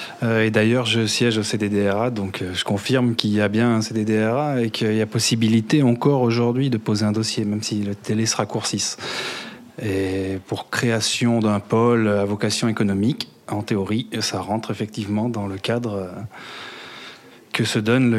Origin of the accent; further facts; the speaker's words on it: Rémusat, Auvergne-Rhône-Alpes, France; Oui, alors moi je viens de Rémusat du coup, pas de Nyons.